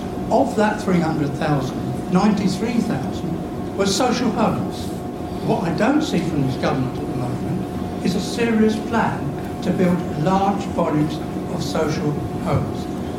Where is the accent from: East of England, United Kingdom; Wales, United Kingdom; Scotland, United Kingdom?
East of England, United Kingdom; Stevenage; from Stevenage, and you'll see the relevance of where I come from in the question I'm going to ask